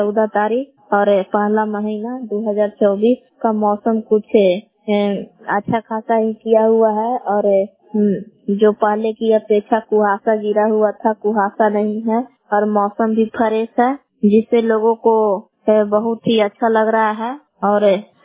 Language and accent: Hindi; Belang, Bihar, India; ग्राम बेलांग जिला कैमूर भगवान की निवासी हूँ।